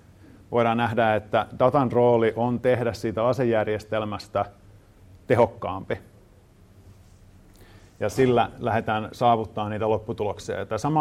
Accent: Pirkkala, Pirkanmaa, Finland; also born or lived in Tampere; Mun oma tausta on siis sellainen, että itse asiassa en tule Tampereelta, vaan tuun Pirkkalasta sieltä Tampereen kupeesta.

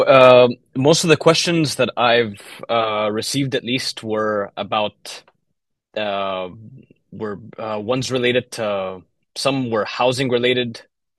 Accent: Egypt; I mean, I'm from Egypt, so it's very quite on the opposite side

